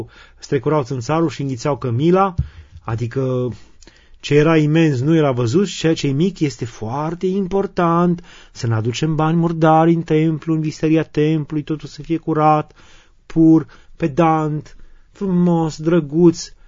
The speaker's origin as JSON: {"language": "Romanian", "country": "Romania", "said": "Și ca neam la fel suntem, adică noi suntem români, noi suntem buni, noi suntem ospitalieri"}